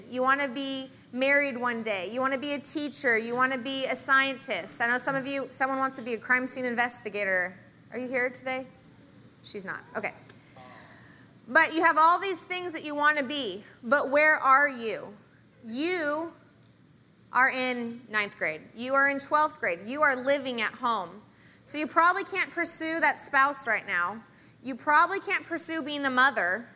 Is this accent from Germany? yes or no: no; Washington, United States; now in Texas, United States; I'm from Washington, and they think I'm a foreigner when I go back.